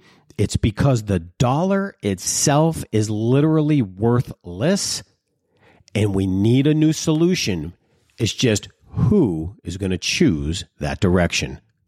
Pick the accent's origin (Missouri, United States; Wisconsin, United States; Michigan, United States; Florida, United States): Michigan, United States; Detroit; I grew up in Detroit where a Democrat was pretty decent.